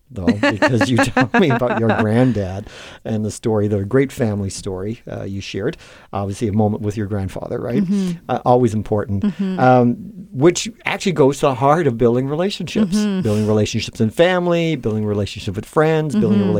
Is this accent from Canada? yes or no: yes; Canada; I struggle with as a Canadian, I struggle